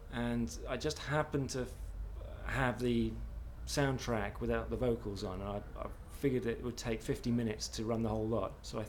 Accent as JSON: {"language": "English", "town": "Honiton", "region": "South West England", "country": "United Kingdom", "lives_now": "Bath, United Kingdom", "said": "I'm from a place called Honiton, which is near Exeter in Devon."}